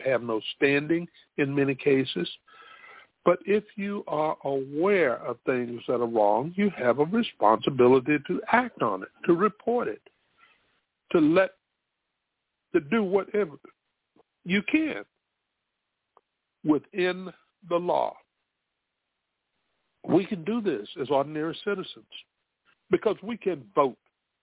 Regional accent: South Carolina, United States; We have in South Carolina, my home state, a riot that took place in Hamburg.

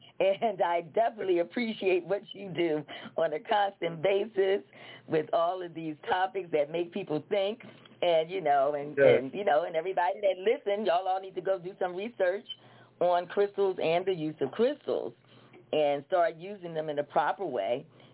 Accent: Pennsylvania, United States; Yes, I'm from Pennsylvania. I'm in Pennsylvania, in Philly now.

